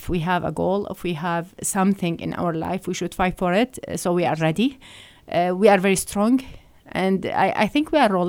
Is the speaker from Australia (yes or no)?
no; Iraq; now in Canada; I'm originally from Iraq. I came to Canada 2004. I came as a refugee.